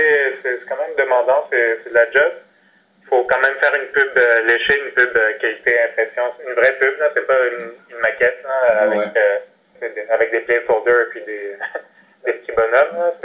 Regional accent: Saint-Léonard, Quebec, Canada; je suis aussi canadien, en fait, je viens de Saint-Léonard.

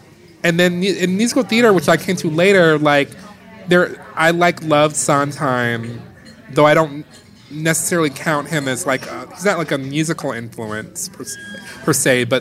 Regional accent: Detroit, Michigan, United States; I grew up in Detroit, in Motown.

